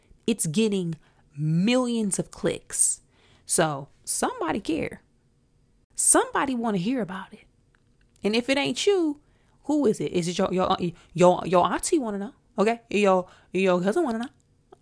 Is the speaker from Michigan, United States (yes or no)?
yes; Flint, Michigan, United States; She grew up in Baltimore. I grew up in Flint.